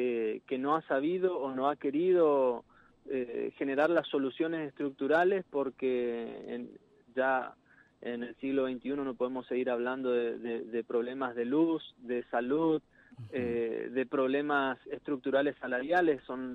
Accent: Empedrado, Corrientes, Argentina; yo soy del interior, soy de Empedrado

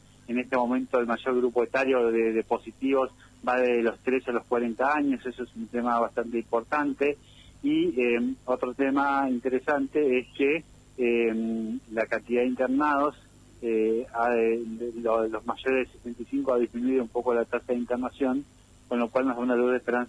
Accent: Paraná, Entre Ríos, Argentina; un saludo a Paraná, especialmente, que es mi ciudad. No natal, pues nací en Basar el Vaso, pero fue mi ciudad de la infancia y de la adolescencia.

